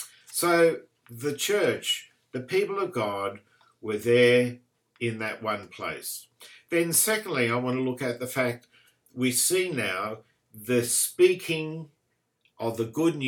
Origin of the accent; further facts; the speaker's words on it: Campsie, New South Wales, Australia; I grew up in Campsie, as most of you know, and I lived in 3rd Avenue, right at the end, the dead end, right near Cook's River, and parks all around us.